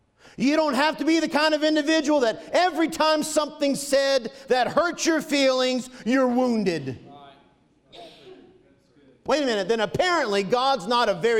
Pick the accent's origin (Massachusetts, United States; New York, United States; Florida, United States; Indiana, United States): Florida, United States; Because I'm from Florida.